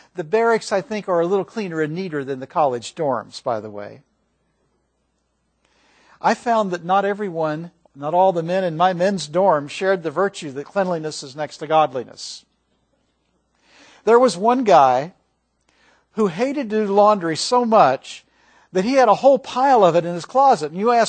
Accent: Missouri, United States; Now, I was raised in Missouri, not in California, But in Missouri, there was this culture among second grade boys that girls had cooties.

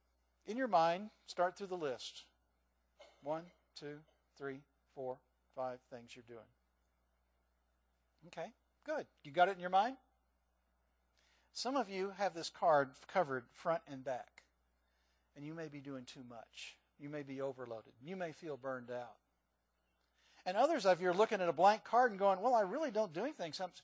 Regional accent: Midwest, United States; also born or lived in California; And I was raised in the Midwest, not in California.

